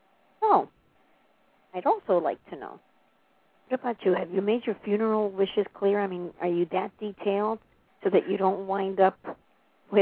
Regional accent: New York City, New York, United States; I'm from New York City also, and I never had to drive. We had subways and car service.

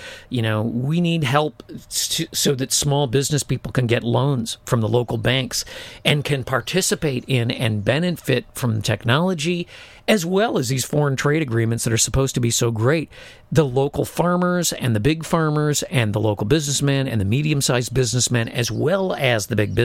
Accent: California, United States; now in Nevada, United States; you know, I grew up in California. It's the most beautiful state in the world, but they're crazy these days. And I live in Nevada.

